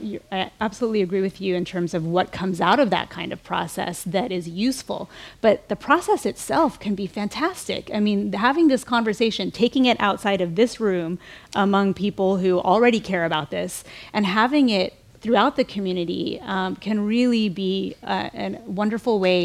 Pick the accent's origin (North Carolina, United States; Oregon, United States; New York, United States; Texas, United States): Texas, United States; Austin; so I'm from Austin, so I know well what you're talking about.